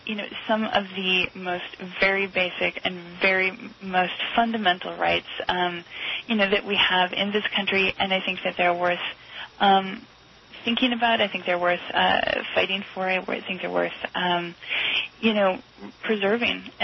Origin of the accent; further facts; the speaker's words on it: San Francisco, California, United States; I mean, I'm from the Bay Area and San Francisco, and people here all know about the case of Josh Wolf.